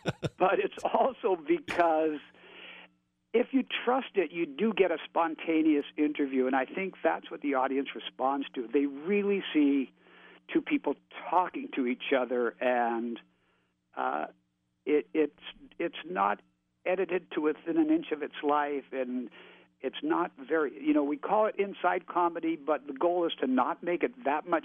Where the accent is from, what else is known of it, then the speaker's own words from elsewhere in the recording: Canada; because I grew up in Canada, but I listened to radio because television came much later to Canada than it did to the States.